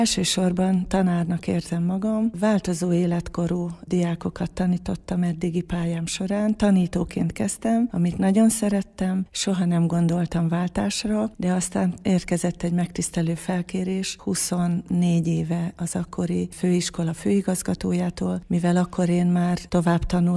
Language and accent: Hungarian; Debrecen, Hajdú-Bihar, Hungary; born or raised there